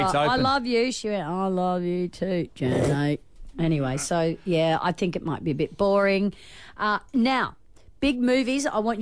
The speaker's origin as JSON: {"language": "English", "country": "Australia", "said": "I'm from Australia."}